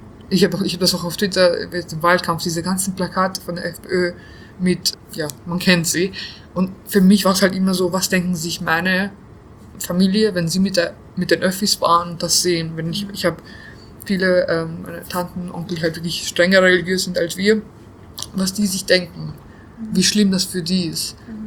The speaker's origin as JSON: {"language": "German", "country": "Bosnia & Herzegovina", "said": "wir waren halt so mit Freunden alle, wir sind alle aus Bosnien"}